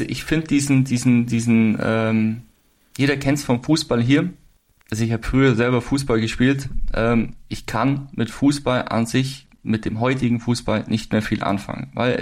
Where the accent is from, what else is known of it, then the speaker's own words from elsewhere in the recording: Germany; Man muss sich das so vorstellen, als Deutscher, jeder, der mal in den USA war, es ist ja schon unglaublich und riesig